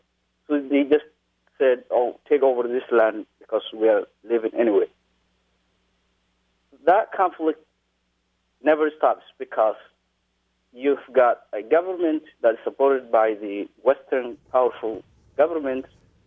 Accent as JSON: {"language": "English", "country": "Somalia", "said": "But I'm from Somalia, and the conflict in Somalia directly relates to all the issues"}